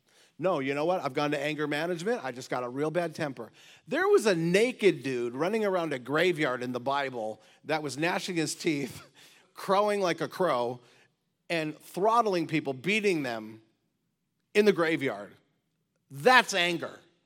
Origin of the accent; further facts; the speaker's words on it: United States; where I grew up in the North